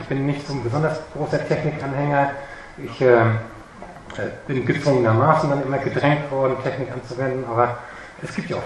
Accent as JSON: {"language": "German", "region": "Schleswig-Holstein", "country": "Germany", "said": "Ich komme aus dem Kreis Nordfriesland, also auch von Ihrer Hallig."}